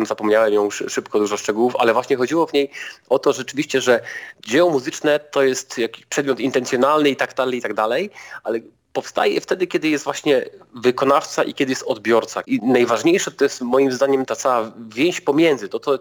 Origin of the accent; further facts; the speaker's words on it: Jelenia Góra, Lower Silesian Voivodeship, Poland; born there; moved away; bo ja jestem na Śląsku Górnym, tak, od 20 lat, ale urodziłem się w Jeleniej Górze na Dolnym Śląsku.